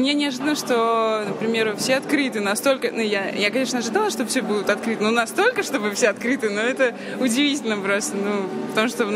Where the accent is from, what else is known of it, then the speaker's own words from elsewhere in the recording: Saint Petersburg, Russia; я из Петербурга. Я сейчас нахожусь в Мадриде.